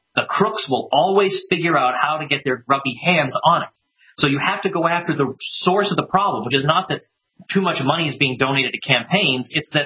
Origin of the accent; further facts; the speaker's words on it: Massachusetts, United States; Now, unfortunately, my old state of Massachusetts, which I'm sorry, I apologize, I'm from Massachusetts